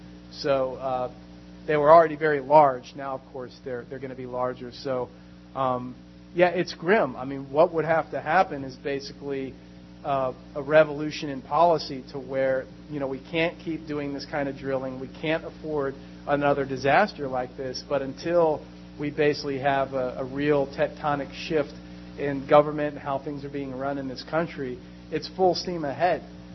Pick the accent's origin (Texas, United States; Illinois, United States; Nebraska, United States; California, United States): Texas, United States; Houston; I'm from Houston originally, and I spent a lot of my youth down in Galveston